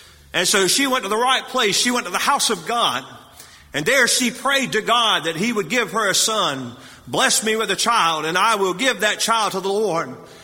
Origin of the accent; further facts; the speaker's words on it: Texas, United States; also born or lived in Illinois; I come from West Texas. I do know what a drought is.